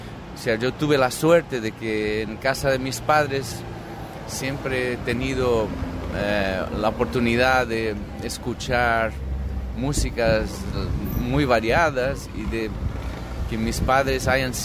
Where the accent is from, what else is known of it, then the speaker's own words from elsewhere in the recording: Brazil; Spanish is a second language; Es triste constatar que nuestro único consuelo como brasileños es este, pero que en Brasil la cosa es muy fea